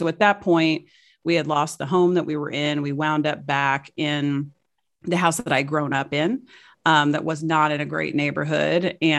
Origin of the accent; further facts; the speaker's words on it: Missouri, United States; moved away as an adult; now in Seattle, United States; I'm from Missouri originally, and I was just tired. I was in my 30s. I was like, I'm done with this. So at my 30th birthday, I moved to Seattle.